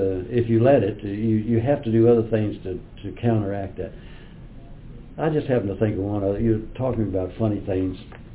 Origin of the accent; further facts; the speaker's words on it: Louisville, Kentucky, United States; also born or lived in Buffalo, Kentucky; Well, I was born in Buffalo, Kentucky here in 1924. I moved to Louisville when I was very young, 5 or 6 years old.